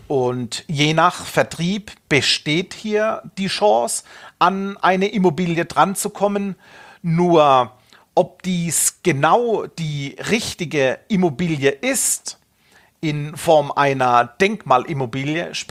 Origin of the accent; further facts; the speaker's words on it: Munich, Bavaria, Germany; Und bleiben wir wieder in meiner Heimatstadt in München, es wird schwierig.